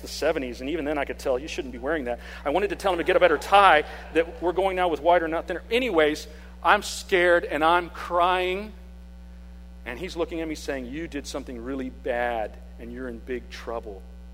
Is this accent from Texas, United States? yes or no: yes; El Paso, Texas, United States; and we lived in El Paso, Texas, my hometown, and we were in a two-bedroom apartment